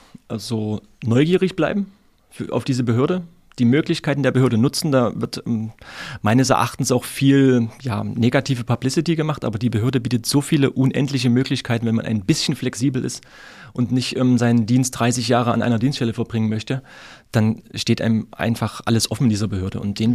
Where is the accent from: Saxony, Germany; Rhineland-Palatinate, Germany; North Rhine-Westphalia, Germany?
Saxony, Germany; Leipzig; Für mich als Leipziger, der in jede Richtung 450 Kilometer hat